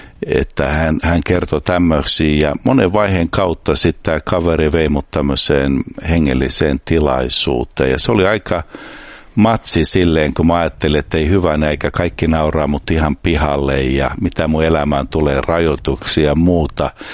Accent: Espoo, Uusimaa, Finland; also born or lived in Sipoo; Mä oon ihan tästä Espoossa asunut lapsuuteni ja sitten vanhemmat rakensivat tuonne Sipoon Nikkilään ja okay. Siellä asunut sitten.

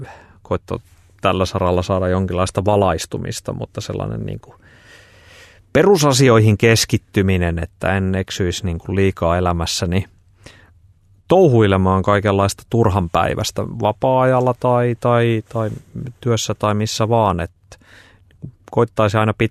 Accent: Lappajärvi, South Ostrobothnia, Finland; Että mä oon tosiaan Lappajärveltä kotoisin. Se on pieni paikkakunta, asuu nykyään reilusti alle 4000 ihmistä siellä.

